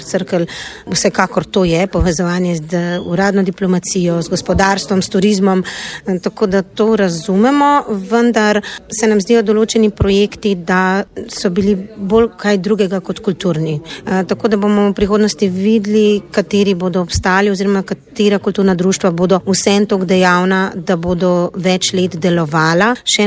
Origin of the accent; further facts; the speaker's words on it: Ljubljana, Central Slovenia, Slovenia; Ja, zdaj sama sem iz Ljubljane in se vsako tedensko večkrat vozim v vaš konec, že več let.